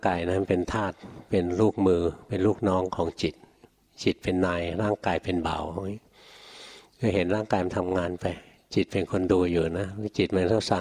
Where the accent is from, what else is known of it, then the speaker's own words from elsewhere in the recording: Bangkok, Thailand; หลวงพ่อเป็นคนเมืองเกิดกรุงเทพเกิดในกรุงเทพเลยเกิดอยู่ป้อมปราบอยู่แถวริมคูเมืองคลององอ่างโตมาในกรุงเทพนะเรียนหนังสือในกรุงเทพทำงานอยู่กรุงเทพจนกระทั่งบวชถึงไปอยู่ต่างจังหวัด